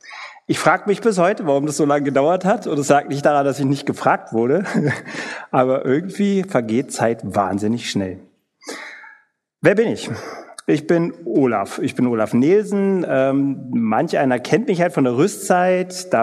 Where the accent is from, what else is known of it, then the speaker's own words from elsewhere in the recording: Spandau, Berlin, Germany; Ich bin 38 Jahre alt. Ich komme aus Berlin. Eigentlich komme ich nicht aus Berlin. Wenn du aus Berlin kommst, sage ich nämlich jetzt, nehme ich aus Spandau oder so.